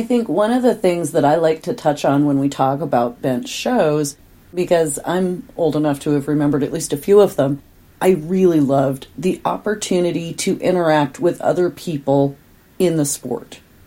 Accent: West Coast, United States; So I'm a West Coaster. I grew up on the West Coast.

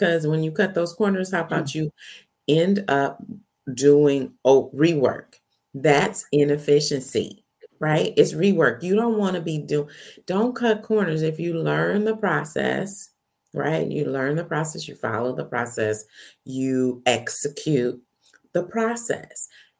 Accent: California, United States; For those of y'all didn't know where I'm from Northern California.

